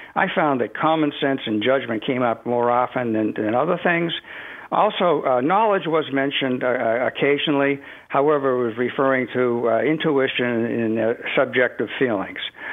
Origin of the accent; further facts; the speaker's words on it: Boston, Massachusetts, United States; moved away as an adult; now in Charlotte, United States; Okay, I'm 74 years old. I grew up in the Boston, Massachusetts area.